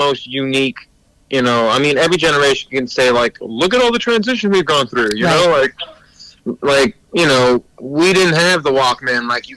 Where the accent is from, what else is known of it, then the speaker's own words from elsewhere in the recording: Sacramento, California, United States; for me, too, you know, like when we moved to Vacaville, and I was like this kid from Vacaville. I'm like, I'm from Sac.